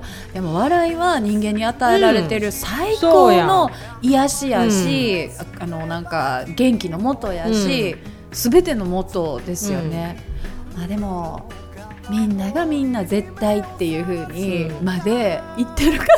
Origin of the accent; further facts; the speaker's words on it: Kansai, Japan; あの2人とも関西人だからですかね